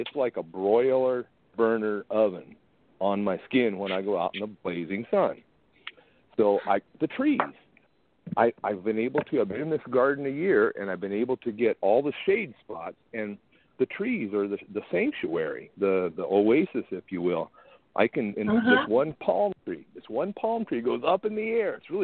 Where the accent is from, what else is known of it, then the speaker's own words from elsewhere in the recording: South Dakota, United States; I grew up in South Dakota, where my uncle and aunt planted about, I don't know, 40, 50 trees